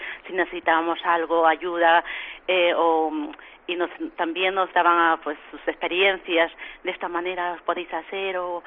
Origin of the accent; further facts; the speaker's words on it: Peru; esta comunidad es la mayoría, somos peruanas